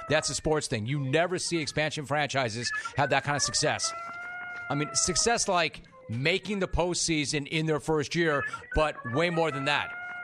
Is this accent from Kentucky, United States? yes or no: no; Los Angeles, California, United States; I mean, Gerard, I'm here in Southern California. I grew up in Los Angeles.